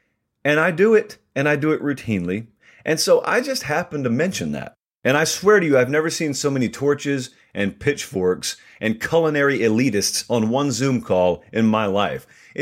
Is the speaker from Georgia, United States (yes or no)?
yes; Catawba, Georgia, United States; a little league baseball field that I grew up playing on in Catawba, Georgia